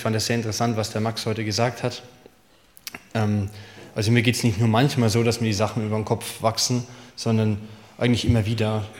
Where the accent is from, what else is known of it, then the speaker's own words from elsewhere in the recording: Creußen, Bavaria, Germany; ich komme aus der Nähe von Bayreuth. Kreußen würde jetzt keinem wahrscheinlich was sagen.